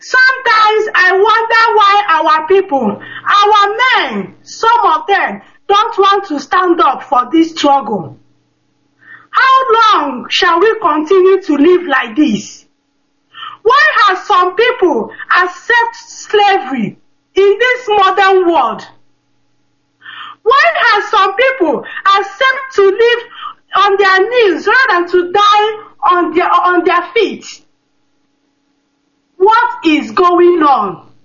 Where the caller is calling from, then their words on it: Sweden; I'm calling from Sweden.